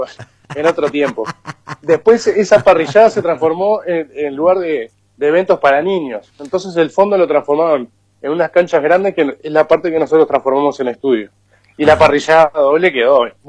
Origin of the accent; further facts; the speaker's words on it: Uruguay; para mucha gente quizás seamos argentinos, no sepan que somos uruguayos.